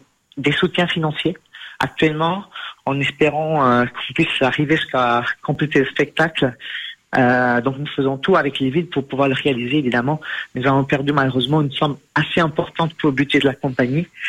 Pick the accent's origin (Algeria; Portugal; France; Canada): Portugal; Donc moi je suis portugais